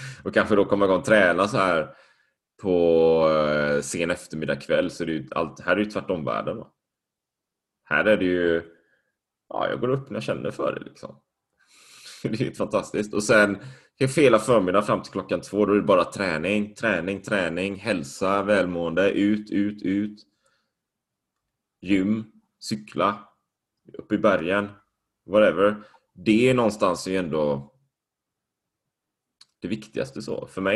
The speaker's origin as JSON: {"language": "Swedish", "country": "Sweden", "also_born_or_lived": "Spain", "moved": "yes", "said": "Med dels att få perspektiv till hur gjorde jag när jag var hemma i Sverige. Men också hur folk lever här nere."}